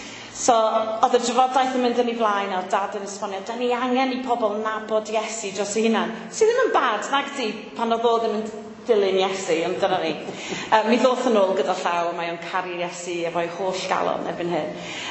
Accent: Llanilar, Wales, United Kingdom; Dwi'n dod yn reiddiol o Lanilar, ger Aberystwyth, cartref Dai Jones.

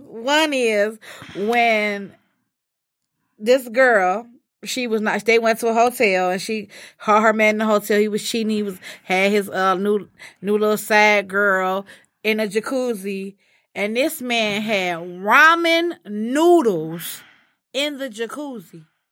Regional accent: United States; accent: country; So I'm famous for my country accent, even though it don't sound like a country accent.

